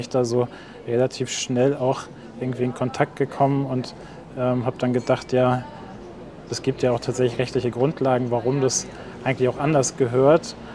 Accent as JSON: {"language": "German", "town": "Bad Schwartau", "region": "Schleswig-Holstein", "country": "Germany", "tie": "born or raised there", "also_born_or_lived": "Lübeck", "said": "Vor den Toren Lübecks in Bad Schwartau. Da kommt die Marmelade her und die Korniriegel, also direkt neben der Fabrik der Schwartauer Werke. Da habe ich Abitur gemacht und bin dann genau zum Studium nach Hamburg und dann nach Bremen."}